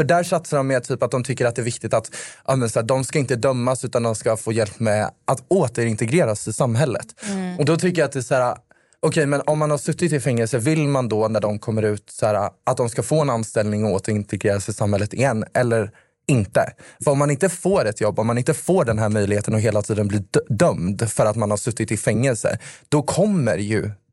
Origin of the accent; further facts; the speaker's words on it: Jönköping, Jönköping County, Sweden; now in Stockholm, Sweden; Nej, men jag låter som att jag är från Stockholm. Nej, men, jag är från Jönköping.